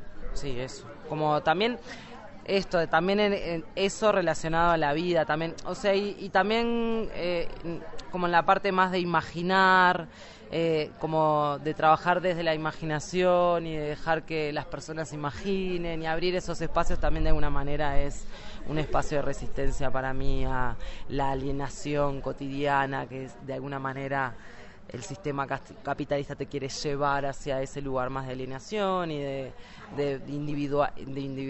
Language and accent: Spanish; Montevideo, Uruguay; vengo de Montevideo, Uruguay.